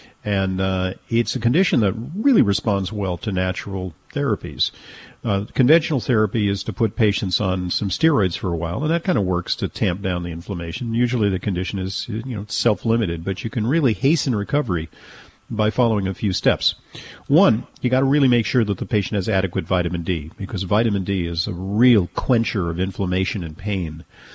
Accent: Manhattan, New York, United States; Let's start with the call from Carol in my hometown of Manhattan, New York.

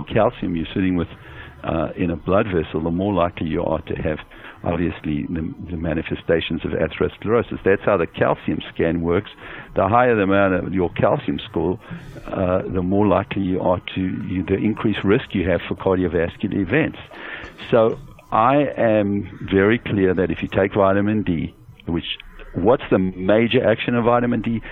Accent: South Africa; I'm from South Africa, and, you know, we have something there called Safari, and I call it the Big Five.

